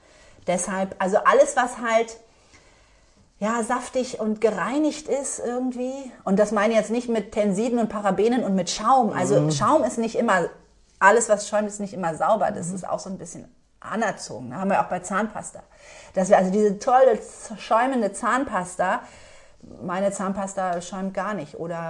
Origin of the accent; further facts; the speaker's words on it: Berlin, Germany; Ich bin Berliner Mädchen. Ich bin mit Currywurst, Pommes, Ketchup, Mayo, Fast Food groß geworden.